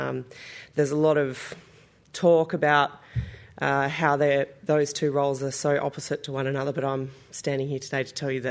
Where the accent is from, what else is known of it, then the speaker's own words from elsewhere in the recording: Mildura, Victoria, Australia; I'm from Mildura, and the area around Mildura. I grew up in that part of the world, which is sort of just downstream of where the Bidgee meets the Murray. It's a really beautiful part of the world.